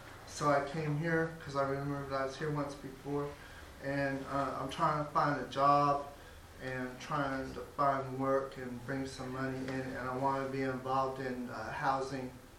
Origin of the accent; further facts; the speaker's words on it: California, United States; born there; Well, I had a good job in San Diego County. I was born in Orange County, but I have PTSD, so I couldn't drive my car anymore.